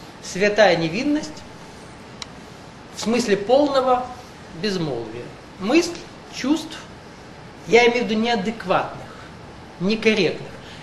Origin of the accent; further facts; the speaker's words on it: North Caucasus, Russia; also born or lived in Siberia; Это я вырос в детстве на Кавказе, в Сибири родился, родители переехали на Кавказ, и у нас в республике, где я заканчивал школу